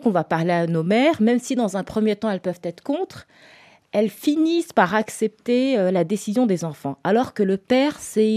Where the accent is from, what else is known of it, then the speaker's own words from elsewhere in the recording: France; comme nous sommes nés et grandis en France et nous avons des parents issus d'un ailleurs